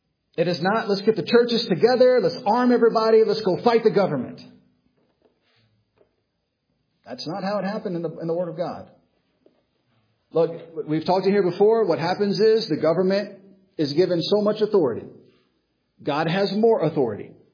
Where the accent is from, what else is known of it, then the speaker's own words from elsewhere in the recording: United States; Now, I am an American.